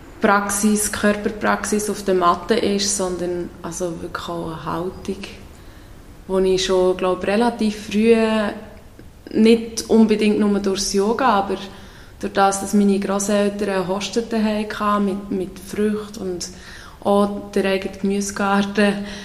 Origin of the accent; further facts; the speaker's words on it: Solothurn, Switzerland; ich bin in der Nähe von Solothurn aufgewachsen und schon als Kind auf diesen einen Hof. Genau, der Kreuzplatzhof in Bonnigen.